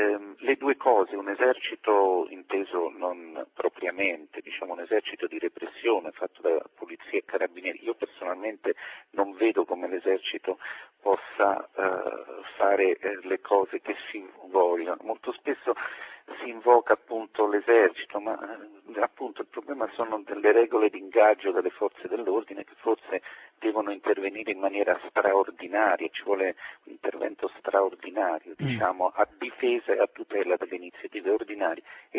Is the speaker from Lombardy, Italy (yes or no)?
no; Naples, Campania, Italy; li conosciamo da napoletani, da cittadini.